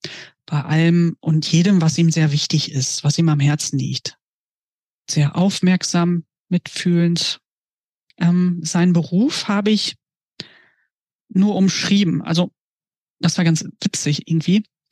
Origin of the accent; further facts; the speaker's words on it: North Rhine-Westphalia, Germany; ich aus Minden komme. Ich bin da geboren, ich bin da zur Schule gegangen. Ich habe in einem Dorf nicht weit von Minden gewohnt. Und ja, ich habe meine ganze Schulzeit da verbracht. Und das ist meine Heimat.